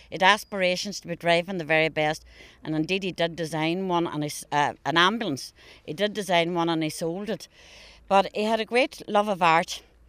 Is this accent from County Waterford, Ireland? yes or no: no; Buncrana, County Donegal, Ireland; I'm from Bunkrana. When I was growing up, we never knew about gay people. We really didn't. I'm from a different era.